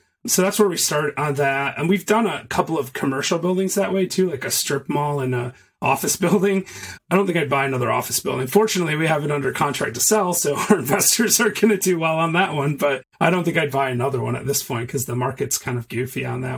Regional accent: Michigan, United States; now in Chattanooga, United States; Like I invest in Michigan, but I mean, I'm from Michigan.

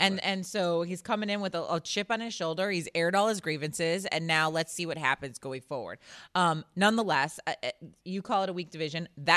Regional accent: Chicago, Illinois, United States; And we go back and forth because I'm obviously from Chicago.

